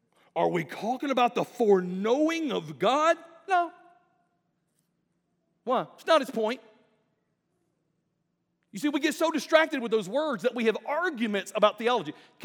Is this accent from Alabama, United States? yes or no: yes; Alabama, United States; I'm from Alabama. Nobody in Alabama puts 37 words in one sentence.